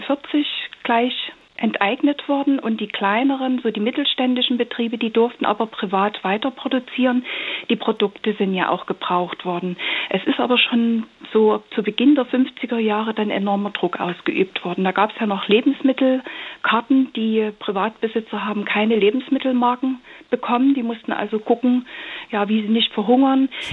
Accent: Leipzig, Saxony, Germany; also born or lived in Sonneberg; Also ich bin selbst in Leipzig geboren, aber meine Großeltern haben in Sonneberg gewohnt und ich habe dort große Teile meiner Kindheit verbracht.

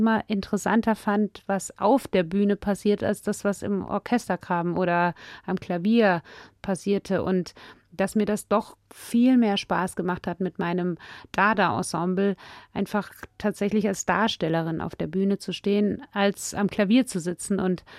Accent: Erlangen, Bavaria, Germany; also born or lived in Munich; so wie ich in München geboren bin und in Erlangen aufgewachsen bin.

